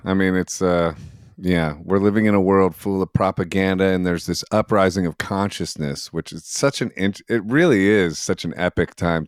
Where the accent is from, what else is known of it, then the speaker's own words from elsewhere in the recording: New York, United States; moved away as an adult; being a New Yorker who left and accidentally moved to the most conservative city in America, go figure